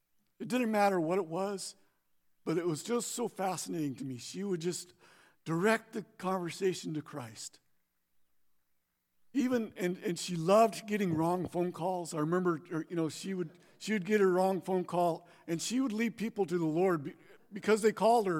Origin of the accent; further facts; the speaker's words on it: Moses Lake, Washington, United States; I grew up in Moses Lake most of my life. I graduated Moses Lake High School.